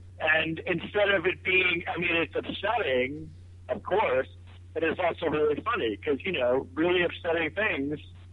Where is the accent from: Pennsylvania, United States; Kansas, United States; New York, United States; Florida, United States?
New York, United States; Manhattan; I grew up in Manhattan, and I was always really funny